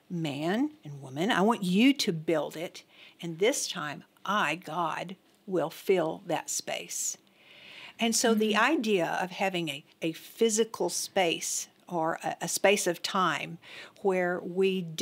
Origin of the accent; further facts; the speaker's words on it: Abilene, Texas, United States; I grew up in Abilene. And my husband and I worship here at Baker Heights Church of Christ.